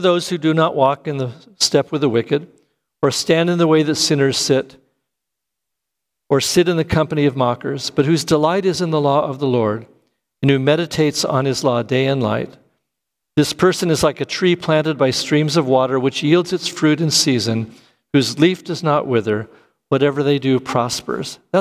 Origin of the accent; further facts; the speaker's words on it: California, United States; I grew up in Southern California growing avocados.